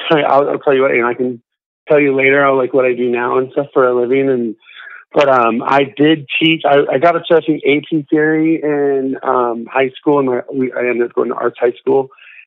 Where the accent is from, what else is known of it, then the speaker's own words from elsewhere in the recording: Florida, United States; My parents were born and raised in Los Angeles. Even though I was, grew up in Florida, they listened to a lot of music